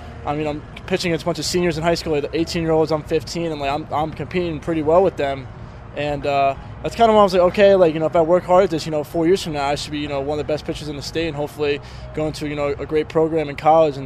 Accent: New York, United States; now in Houston, United States; And I'm from New York, and that's not really a big thing. It's kind of either go D1 or go home. So I decided to take a huge chance of myself. I went down to Houston, Texas, and the rest is history.

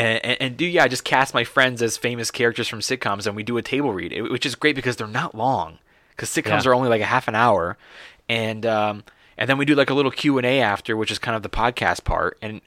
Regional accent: Los Angeles, California, United States; I've never showcased in Los Angeles, my hometown.

